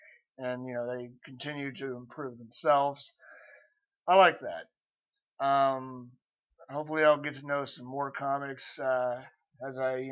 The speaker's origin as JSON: {"language": "English", "town": "Kansas City", "country": "United States", "said": "Yeah, I'm originally from Kansas City, but I wanted to go with a catchy title"}